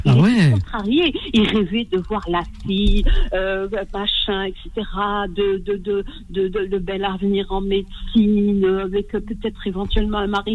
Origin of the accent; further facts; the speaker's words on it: Algiers, Algiers Province, Algeria; born there; au départ, moi, je suis née à la Casbah d'Alger